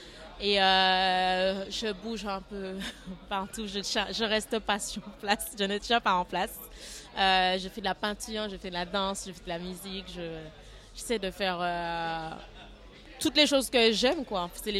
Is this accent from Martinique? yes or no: yes; Martinique; C'est ça, je viens de la Martinique.